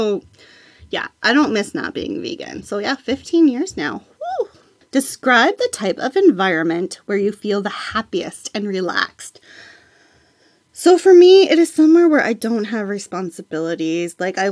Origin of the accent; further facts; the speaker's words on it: Midwest, United States; You know, I was from the Midwest. I'd never seen a mountain before.